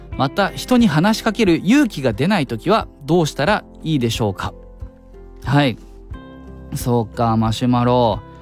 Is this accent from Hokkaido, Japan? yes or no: no; Nagano, Japan; 僕のね地元長野の動物園の園長からの書き込み